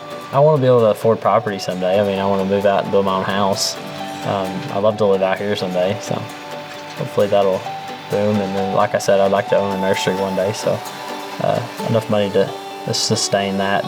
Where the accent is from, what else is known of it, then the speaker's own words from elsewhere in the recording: Berea, Kentucky, United States; We are here from Berea. We're a small town where everybody knows everybody. And so farming was just kind of in the blood and something I've always enjoyed.